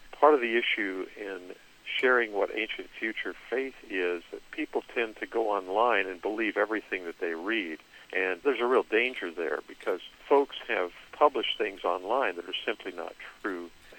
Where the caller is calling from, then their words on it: Vero Beach, Florida, United States; I am in Vero Beach.